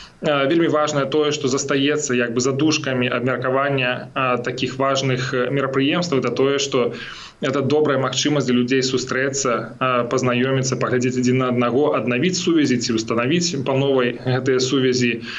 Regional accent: Berazhnoye, Brest Region, Belarus; Я нарадзіўся на Століншчыне, у вёсцы Беражное, скончыў там беларускую школу

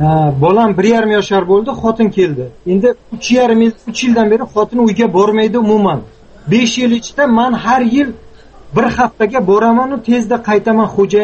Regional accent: Samarkand, Samarqand Region, Uzbekistan; Bekor gap u. Mana men samarqandlikman.

